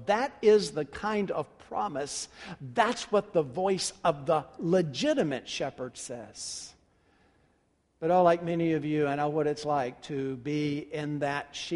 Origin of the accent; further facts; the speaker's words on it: Memphis, Tennessee, United States; The world that I grew up in Memphis, Tennessee, we never locked our doors.